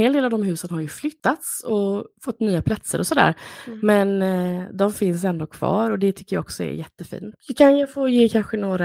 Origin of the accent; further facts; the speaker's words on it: Kalmar, Kalmar County, Sweden; Och Kalmar är min hemstad.